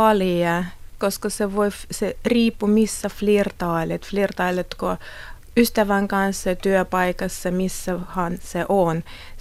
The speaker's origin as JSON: {"language": "Finnish", "region": "Moscow", "country": "Russia", "second_language": "Finnish", "lives_now": "Finland", "said": "Itse asiassa, kun mä olen Moskovasta, Moskovassa metrossa ihmiset istuvat noin vastapäätä."}